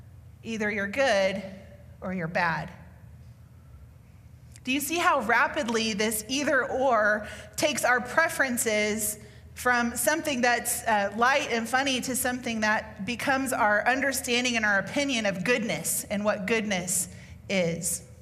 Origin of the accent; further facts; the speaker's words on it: Oklahoma, United States; Now, it wasn't that foreign to us because we grew up in Oklahoma where, again, Sooner or Cowboy